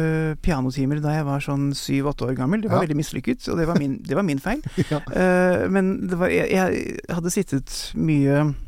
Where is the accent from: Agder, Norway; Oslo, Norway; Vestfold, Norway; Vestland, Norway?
Oslo, Norway; born or raised there